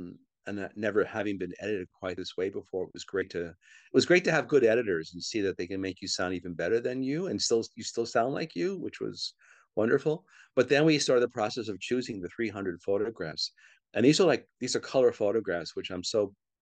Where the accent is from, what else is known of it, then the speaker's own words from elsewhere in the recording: New York, United States; born there; So I'm a transplant. I'm a New Yorker by birth, but like I said, I've been here 40 years now. So this is home.